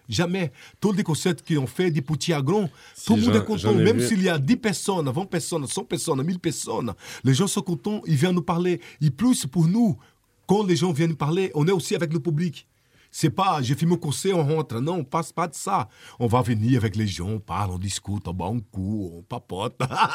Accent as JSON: {"language": "French", "country": "Brazil", "tie": "born or raised there", "second_language": "French", "moved": "yes", "said": "Toujours, même quand j'étais petit, tu sais, au Brésil, au Brésil qu'on fait la musique, qu'on n'a pas d'instrument, on prend deux petites canettes"}